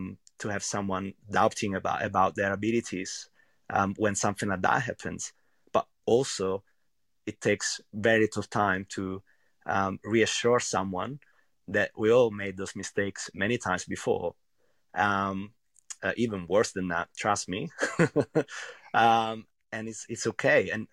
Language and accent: English; central Italy, Italy; English is a second language; Well, I'm from a really small village actually, in central Italy.